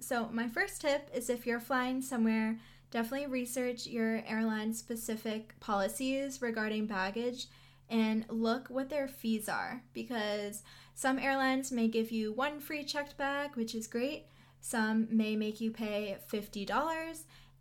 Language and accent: English; United States; And I started with the first destination being the United States because that is my home country.